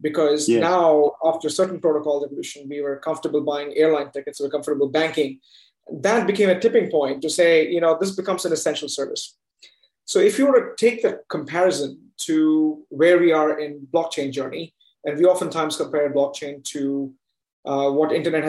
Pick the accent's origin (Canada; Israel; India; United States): India; I'm an Indian and I love my cricket.